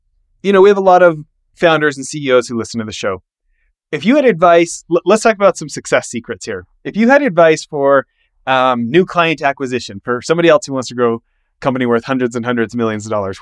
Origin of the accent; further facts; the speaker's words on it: Canada; You know, I grew up in Canada